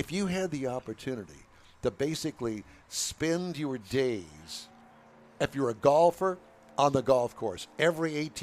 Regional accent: Waukesha, Wisconsin, United States; I'm from Waukesha.

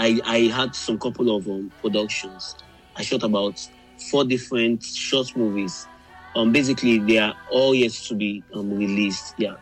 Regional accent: Lagos, Nigeria; I'm from Lagos, Nigeria. I'm 20 years old, and I'm a Christian filmmaker.

